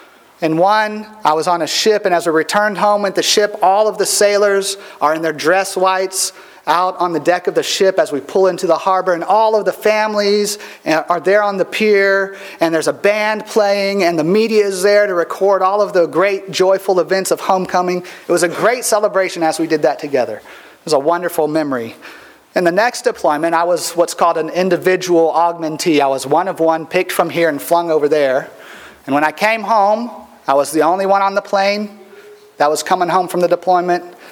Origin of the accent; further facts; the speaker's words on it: Gulfport, Mississippi, United States; my hometown is Gulfport, Mississippi, and that's deep, deep New Orleans Saints territory.